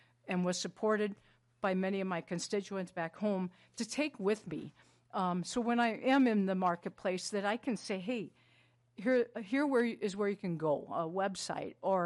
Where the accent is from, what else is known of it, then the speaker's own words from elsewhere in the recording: St. Cloud, Minnesota, United States; I'm from St. Cloud, and we have a very strong workforce center there with Tammy.